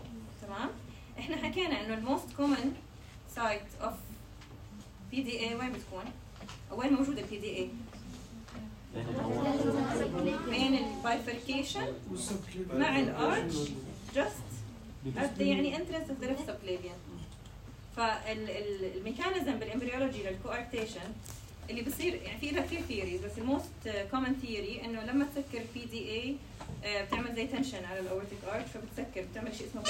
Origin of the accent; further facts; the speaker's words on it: Jordan; احنا عندنا بالاردن ما بنعمل له عمليات